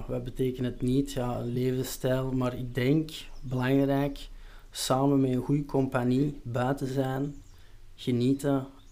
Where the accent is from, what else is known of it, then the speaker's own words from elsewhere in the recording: Boechout, Antwerp, Belgium; Ik ben afkomstig uit het Buchhoutse, Buchhout, provincie Antwerpen.